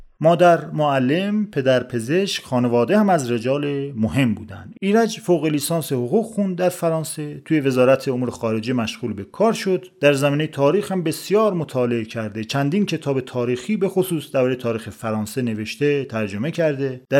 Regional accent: Iran; من عاشق ایرانم چون من ایرانی هستم، جایی جز ایران نمیتونم اصلا دووم بیارم زندگی کنم. عاشق بودم که موندم تو این مرز بوم

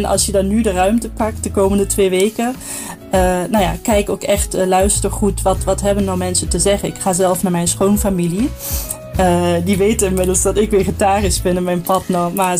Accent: Germany; now in Nijmegen, Netherlands; 39 jaar oud. Woon in Nijmegen sinds 20 jaar. Oorspronkelijk kom ik uit Duitsland

